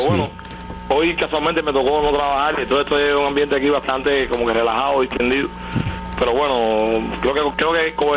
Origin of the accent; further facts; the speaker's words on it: Cárdenas, Matanzas, Cuba; Sí, de Matanza, ya me lo soplaron ya.